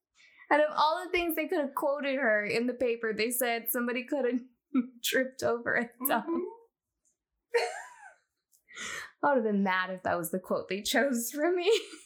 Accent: Fort Lauderdale, Florida, United States; I grew up in Fort Lauderdale, not Miami.

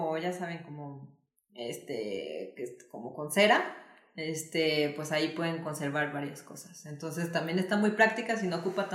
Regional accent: Uruapan, Michoacán, Mexico; Para los que no saben, yo soy de Uruapan, Michoacán.

